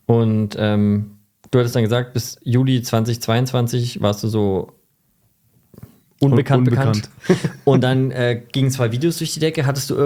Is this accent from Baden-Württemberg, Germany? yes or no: yes; Stuttgart, Baden-Württemberg, Germany; weil ich komme aus Stuttgart.